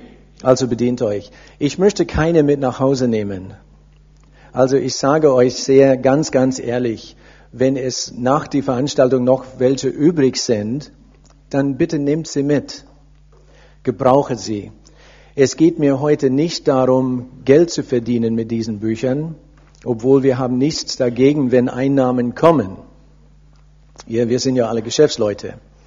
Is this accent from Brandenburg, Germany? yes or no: no; Heidelberg, Baden-Württemberg, Germany; born there; German is a second language; Ich bin schon 25 Jahre hier in Deutschland. Ich bin eigentlich in Heidelberg geboren. Ich bin ein echter Halbblut.